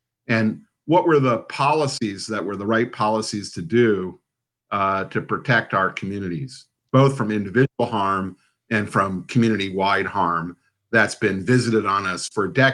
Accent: Washington, District of Columbia, United States; born or raised there

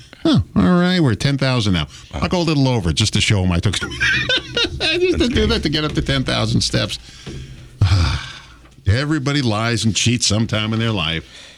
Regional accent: Massapequa, New York, United States; also born or lived in Bronx; Now, I grew up in a town of Massapequa. I'm from the Bronx, but I grew up in Massapequa.

